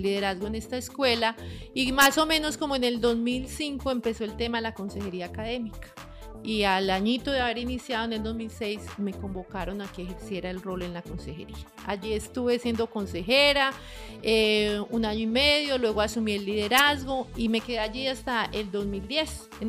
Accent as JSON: {"language": "Spanish", "town": "Pereira", "region": "Risaralda", "country": "Colombia", "said": "yo soy del Eje Cafetero, Pereira. Me gradué allí"}